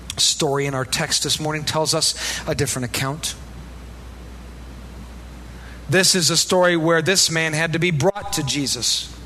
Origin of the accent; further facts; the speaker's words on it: Iowa, United States; wasn't a lot of place for lengthy philosophical and spiritual discussions about demon possession growing up in Iowa